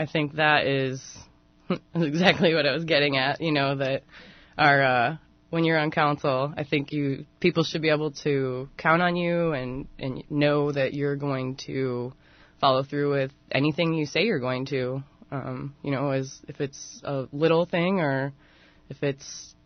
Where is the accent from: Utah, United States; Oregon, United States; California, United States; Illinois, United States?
Illinois, United States; I grew up in Northern Illinois, not Chicago. I received a degree from Illinois State University.